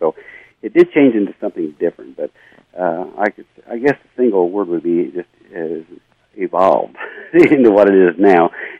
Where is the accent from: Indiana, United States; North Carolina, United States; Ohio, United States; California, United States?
Indiana, United States; Terre Haute; And I've made that observation myself from growing up on the Wabash River in Terre Haute. When I was a kid, that was a cesspool of a river.